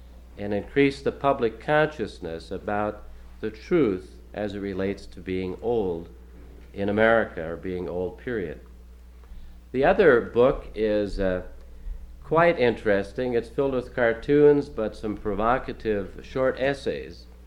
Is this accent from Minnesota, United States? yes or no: yes; Minneapolis, Minnesota, United States; I'm from Minneapolis.